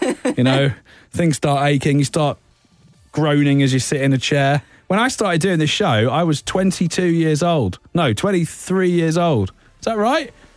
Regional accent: London, United Kingdom; the aggro, like, hip-hop and garage communities that I was part of growing up in London.

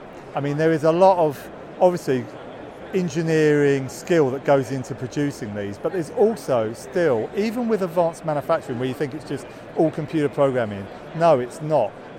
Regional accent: United Kingdom; accent: British; And I'll turn up with my British accent, and people just wax lyrical about, you know, British design and engineering and everything else.

